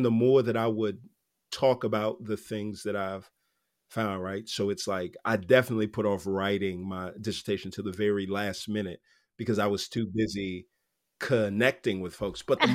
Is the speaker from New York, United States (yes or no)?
no; Houston, Texas, United States; moved away as an adult; Like, I grew up in Houston, Texas. I left in 2002 to go to college and I haven't lived there since.